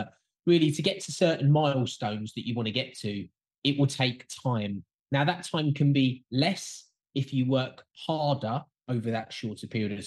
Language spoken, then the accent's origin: English; London, United Kingdom; My family are from North London, which is just outside of the centre of London, and then we kind of moved to suburbia, which is around London.